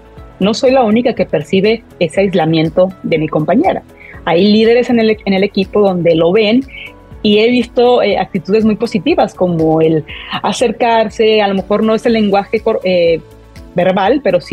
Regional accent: Mexico; now in Scotland; yo soy una futbolista mexicana

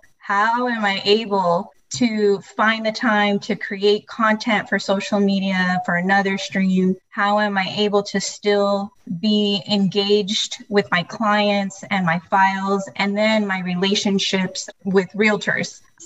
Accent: California, United States; And I'm from Southern California.

